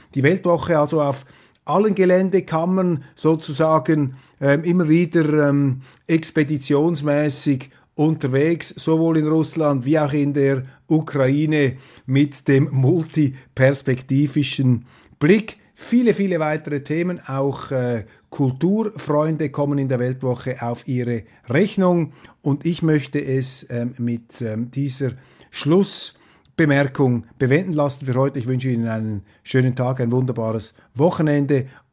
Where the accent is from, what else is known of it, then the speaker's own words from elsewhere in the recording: Switzerland; das wäre vielleicht nicht so seriös, wenn man da als Schweizer voll in die Schützengräben in Deutschland einsteigt.